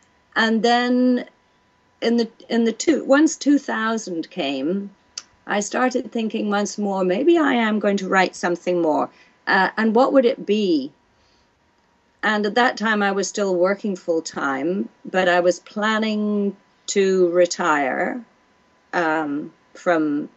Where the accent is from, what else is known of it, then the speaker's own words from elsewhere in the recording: Wales, United Kingdom; So I grew up in Wales, where everybody, when I grew up there, everybody sang.